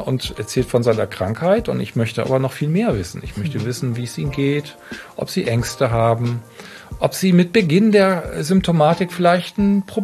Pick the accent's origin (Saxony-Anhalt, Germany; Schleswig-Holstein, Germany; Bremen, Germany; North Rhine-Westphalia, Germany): Bremen, Germany; Bremerhaven; ich komme ja aus Bremerhaven, also ein echter Fischkopf. Und habe dort in Bremerhaven mein Abitur gemacht